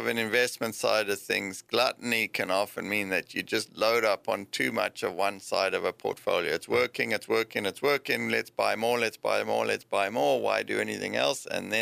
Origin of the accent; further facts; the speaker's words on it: South Africa; because I'm come from South Africa